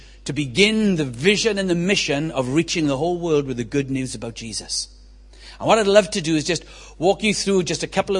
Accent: Rhondda, Wales, United Kingdom; also born or lived in Swansea; We were born and raised in the Rhondda, spent 25 years in exile in Swansea, but God called us back to help oversee the planting of Acts Community Church

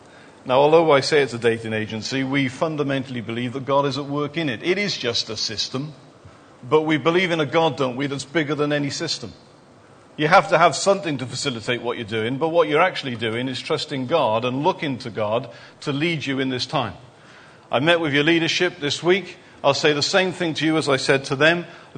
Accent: Penarth, Wales, United Kingdom; born and brought up in Penarth, just down the road.

